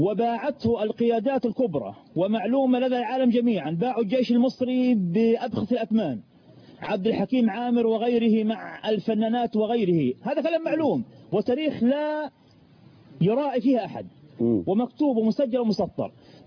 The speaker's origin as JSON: {"language": "Arabic", "region": "Sinai", "country": "Egypt", "said": "عندنا في سيناء"}